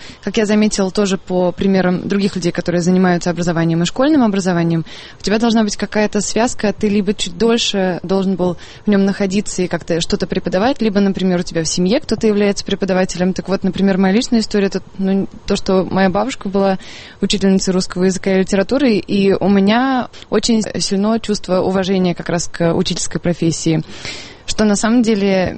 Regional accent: Saint Petersburg, Russia; Ну, я из Петербурга, и проект и его пилотная стадия будет фокусироваться тоже в Петербурге

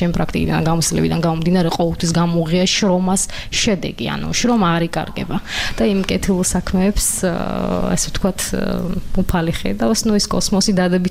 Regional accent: Sukhumi, Abkhazia, Georgia; ჩემი პირადი მოტივაცია აფხაზეთთან არის დაკავშირებული და სოხუმთან, სადაც მე დავიბადე და გავიზარდე

